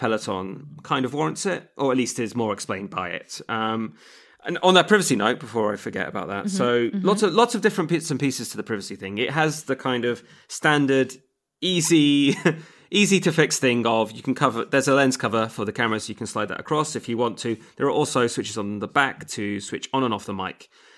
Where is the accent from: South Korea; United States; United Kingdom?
United Kingdom; England; maybe because I'm English